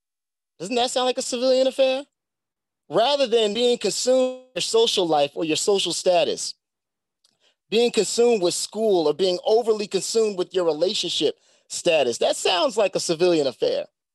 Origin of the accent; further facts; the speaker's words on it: Bronx, New York, United States; You know, I'm from the Bronx, you know what I mean? And there are things that I would see in the Bronx